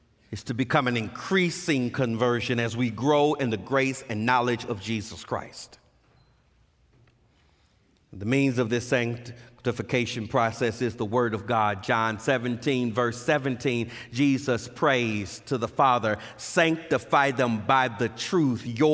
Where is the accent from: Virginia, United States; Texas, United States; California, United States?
California, United States; Los Angeles; I grew up in Los Angeles in my daddy's church, and my daddy's church wasn't a King James-only church, but we only use King James, if you know what I mean.